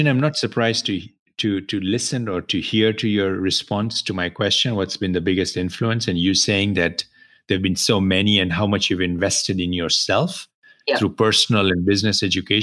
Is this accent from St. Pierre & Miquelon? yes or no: no; Kenya; moved away as an adult; now in United States; been in business for 25 years myself in the US, you know, born and raised in Kenya, you know, came here with, you know, for a college education